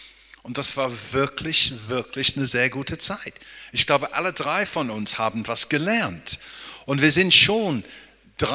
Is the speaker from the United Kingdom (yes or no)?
yes; England, United Kingdom; first language English; German is a second language; now in Germany; dass das Problem für uns als Engländer ist nicht nur, dass wir Fußball nie gewinnen können